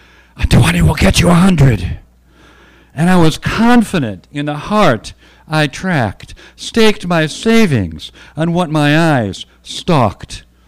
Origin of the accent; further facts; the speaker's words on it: Cleveland, Ohio, United States; I went to school in Athens, Ohio. I'm from Cleveland, and here I am in New York, and I'm going to write poetry